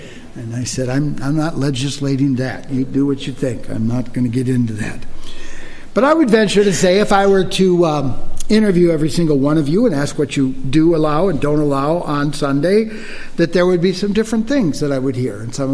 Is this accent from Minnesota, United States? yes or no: yes; Rochester, Minnesota, United States; When I was a young boy growing up in Rochester, Minnesota, not a small town, not a large town, similar to Janesville probably.